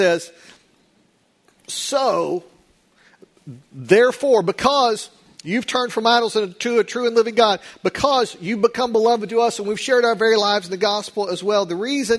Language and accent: English; Lubbock, Texas, United States; So I grew up in Lubbock, Texas. When we had a big field trip, we went to Prairie Dog Town right outside of Lubbock.